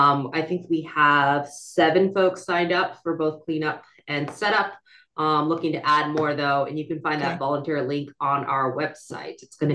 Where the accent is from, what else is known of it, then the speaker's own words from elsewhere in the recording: California, United States; also born or lived in East Coast; now in Chico, United States; And born and raised in California, spent some time on the East Coast though. And after lockdown, after the hiatus of the pandemic, decided I wanted to come back to California and found my way to Chico.